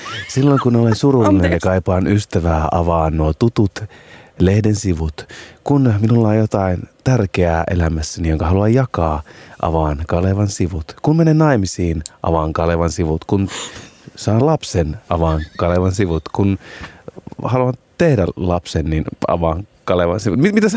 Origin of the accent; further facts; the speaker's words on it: Oulu, North Ostrobothnia, Finland; Meillä Oulussa tuli päivittäin Kaleva